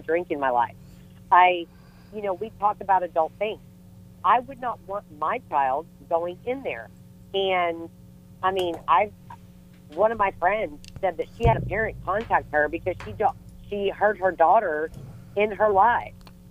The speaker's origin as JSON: {"language": "English", "region": "the South", "country": "United States", "said": "I'm from the South, and rather than saying F you, sometimes we just say bless your heart"}